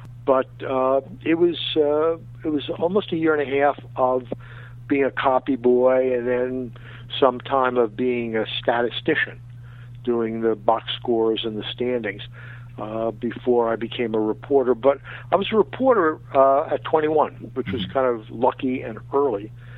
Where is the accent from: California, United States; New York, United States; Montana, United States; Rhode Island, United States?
New York, United States; Queens; I mean, all my friends from Queens, you know, were amazed and amused that I became the sports writer.